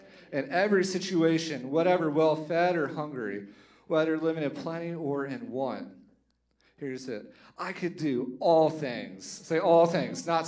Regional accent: Virginia, United States; So I'm from Virginia, and growing up back home, my church, we used to volunteer with Operation Blessing

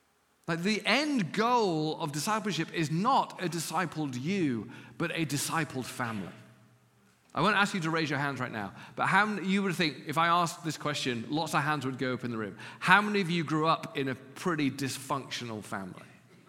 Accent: England, United Kingdom; now in Los Angeles, United States; She's from Australia, I'm from England. We're now Americans.

